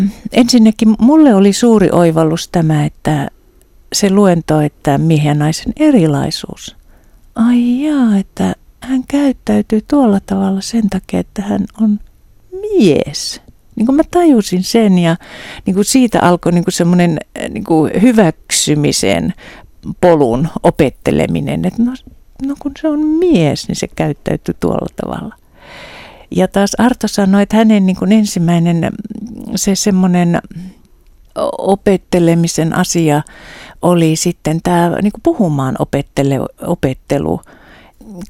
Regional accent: Savo, Finland; kun mä oon savolainen, niin savolaisenhan pitää saada niin kuin puhua itsestänsä ja kehua itsensä

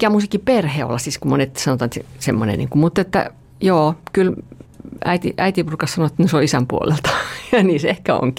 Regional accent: Öja, Central Ostrobothnia, Finland; born there; Mä synnyin siellä Öijässä, se oli se oma kunta silloin, kaikki sille mikä paikka se on, mutta se on siinä Kokkolan kupeessa saaristo siellä. Ja semmoinen aika perus luterilainen perhe

